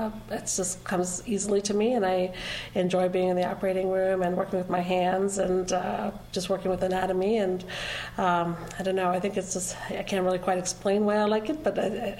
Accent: England, United Kingdom; moved away as an adult; also born or lived in Sri Lanka; now in Knoxville, United States; I was born in Sri Lanka. I lived in England growing up, and then came to the U.S. for college

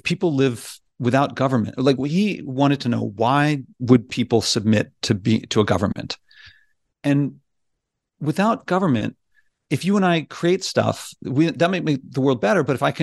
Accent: Philadelphia, Pennsylvania, United States; And it's starting with a few people in America, actually pretty close to where I grew up in Philadelphia.

